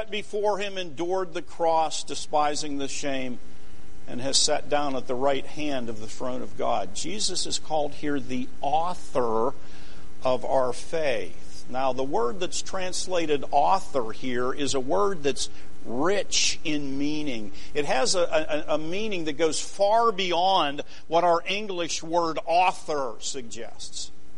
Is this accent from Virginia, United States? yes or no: no; Pennsylvania, United States; I grew up in Pennsylvania. Of course, you go to Gettysburg.